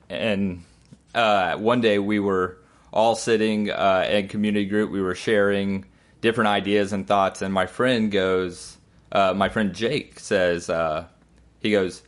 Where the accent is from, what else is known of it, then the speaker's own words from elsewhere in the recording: Arkansas, United States; So I grew up in Arkansas, and my dad is a pastor and my brother's a pastor.